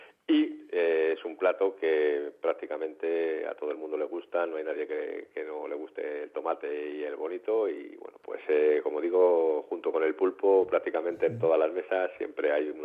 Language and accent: Spanish; Laredo, Cantabria, Spain; Yo soy de Laredo